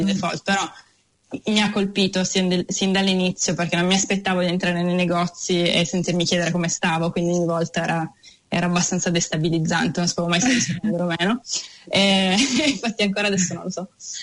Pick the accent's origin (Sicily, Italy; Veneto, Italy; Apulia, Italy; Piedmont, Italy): Piedmont, Italy; Turin; now in Auckland, New Zealand; in questo momento non vivo vicino al mare, però per me da torinese